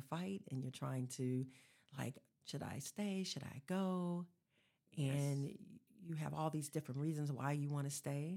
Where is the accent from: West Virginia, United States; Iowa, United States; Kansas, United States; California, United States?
California, United States; Sacramento; Sacramento. I was born and raised in Sacramento. I grew up near Oak Park, which is near Curtis Park. And that was my community as a little girl.